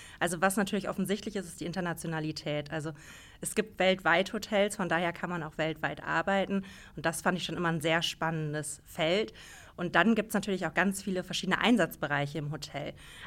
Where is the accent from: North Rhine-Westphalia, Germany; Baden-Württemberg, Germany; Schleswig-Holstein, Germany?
North Rhine-Westphalia, Germany; Ich komme selber aus Nordrhein-Westfalen